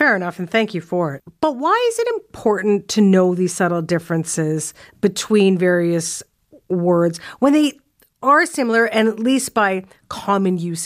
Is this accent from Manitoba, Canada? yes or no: no; Saskatchewan, Canada; moved away as an adult; also born or lived in Ontario; I'm from Saskatchewan. And I grew up there and lived there for the first 22 years of my life.